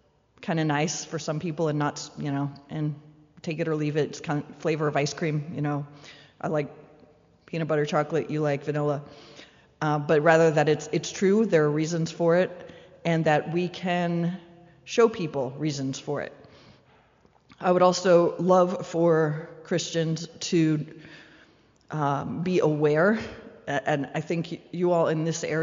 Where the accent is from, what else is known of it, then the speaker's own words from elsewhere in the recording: United States; certainly in America, which is my home country